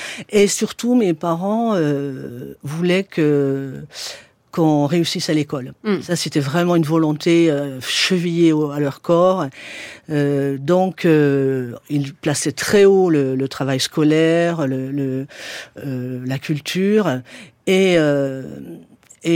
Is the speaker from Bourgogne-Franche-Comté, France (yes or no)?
yes; Saint-Claude, Bourgogne-Franche-Comté, France; born there; je suis née dans le Haut-Jura, mais dans une petite ville ouvrière de fond de vallée, un peu sombre.